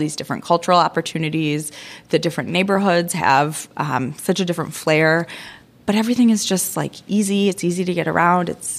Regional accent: Milwaukee, Wisconsin, United States; also born or lived in Iowa City / Chicago; So I grew up in Milwaukee. I grew up in the burbs, though, and so I didn't really experience the city until 2000 when I moved back.

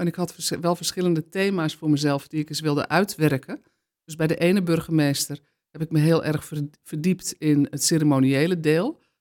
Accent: Lelystad, Flevoland, Netherlands; also born or lived in Hengelo; in Lelystad is een hele bijzondere plek om op te groeien. Dat is een nieuwe gemeente. Dat was ook toen een nieuwe gemeente. Wij waren zeg maar iets van een van de eerste 2000 inwoners die daar kwamen te wonen.

